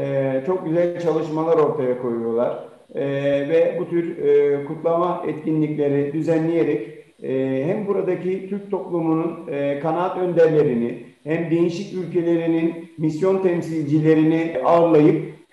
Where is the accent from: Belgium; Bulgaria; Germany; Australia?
Germany; Gurbetçi değilim, ben burada doğdum, büyüdüm. Buranın asli unsuruyum.